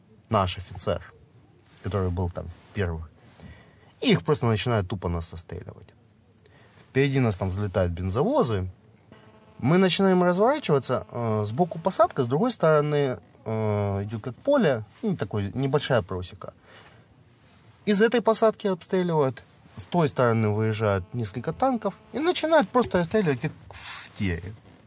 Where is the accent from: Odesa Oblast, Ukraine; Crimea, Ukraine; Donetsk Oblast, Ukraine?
Donetsk Oblast, Ukraine; Donetsk; Да, я дончанин, мне домой дороги нет.